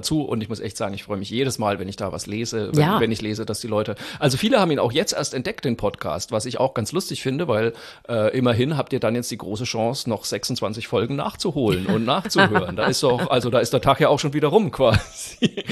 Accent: Zeil am Main, Bavaria, Germany; wenn ich in Zeil am Main auftrete, wo ich aufgewachsen bin

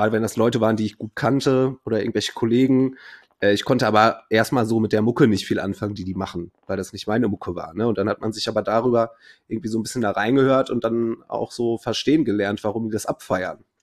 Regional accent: North Rhine-Westphalia, Germany; die anderen haben aber so richtig auf die Schnauze Metalcore gemacht oder so Bollo-Hardcore bei uns im Pott irgendwie viel.

